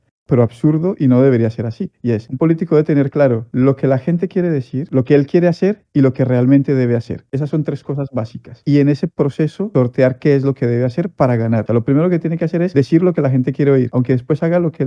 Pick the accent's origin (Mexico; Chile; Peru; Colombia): Colombia; es el podernos armar como colombianos libremente